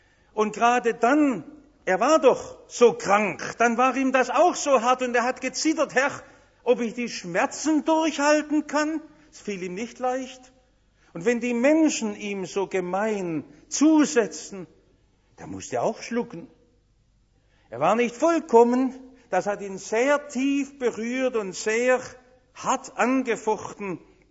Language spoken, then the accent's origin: German; Stuttgart, Baden-Württemberg, Germany; Als echter Stuttgarter war ich mein Leben lang immer stolz auf den Stuttgarter Hauptbahnhof.